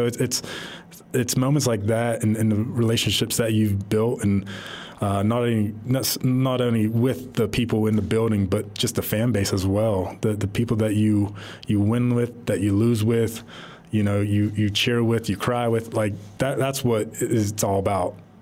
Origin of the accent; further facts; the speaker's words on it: Pennsylvania, United States; I grew up in Pennsylvania. I grew up a Steeler fan.